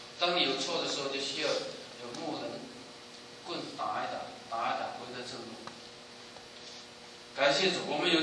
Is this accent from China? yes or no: yes; Fuzhou, Fujian, China; 不像我们福州人呢